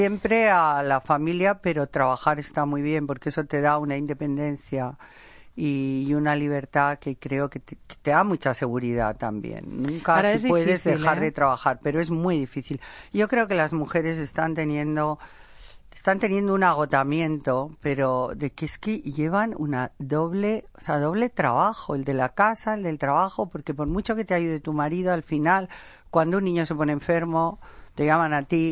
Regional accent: Spain; Si yo no soy francesa, si soy española

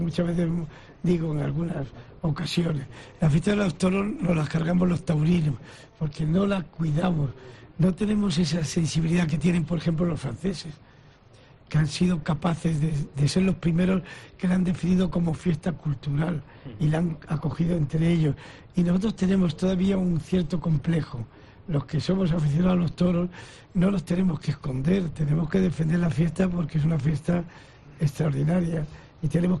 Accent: Spain

